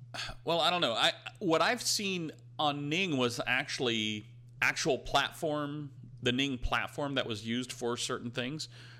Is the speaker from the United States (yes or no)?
no; Germany; growing up in Germany, OPA is also the name for your grandfather.